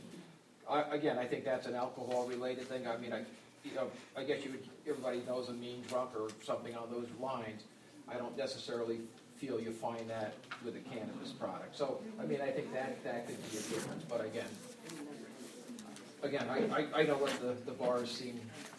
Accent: Leeds, Maine, United States; I can relate to the bars of Casco. I grew up on Main Street in Leeds

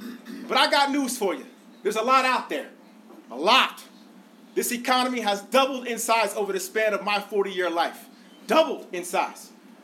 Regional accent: Schenectady, New York, United States; You know, I'm an upstate kid. As much as they might try to make me out to be something else. Born and raised in Schenectady. Parents, proud workers at GE for many years.

